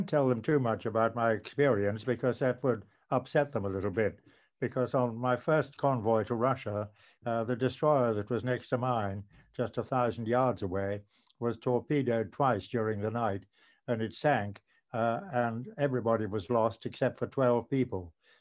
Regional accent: Rawalpindi, Punjab, Pakistan; born there; As you said, I was born in Rawalpindi. It's now Pakistan, it was India then.

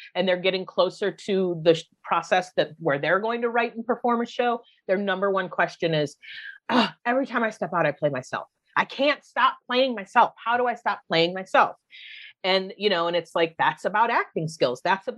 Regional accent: Ireland; eventually kind of becomes sort of Irish. And then I don't even do Irish well, which is funny because I am Irish.

